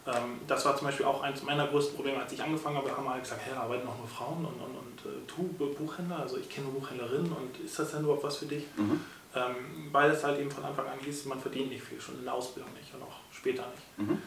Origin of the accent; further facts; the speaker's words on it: Lübeck, Schleswig-Holstein, Germany; Ich bin gebürtiger Lübecker, 1981 hier im Marienkrankenhaus geboren.